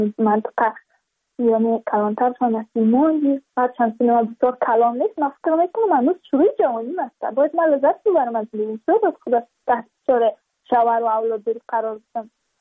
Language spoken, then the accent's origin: Persian; Badakhshan, Afghanistan; چون ما از بدخشان هستیم